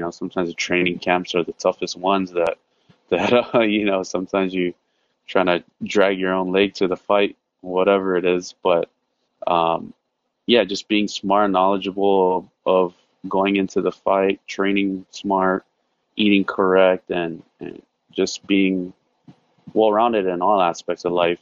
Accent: Guam; other than defending myself growing up, you know, growing up in Guam

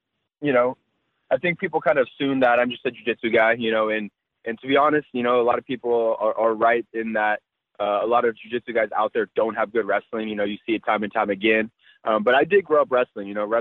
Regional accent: Half Moon Bay, California, United States; But again, that's mostly back in my hometown in Half Moon Bay.

